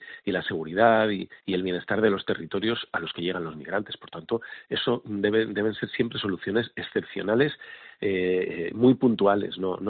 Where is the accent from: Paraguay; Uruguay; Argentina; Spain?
Spain; Castile and León; Fíjese, yo de donde vengo, Castilla y León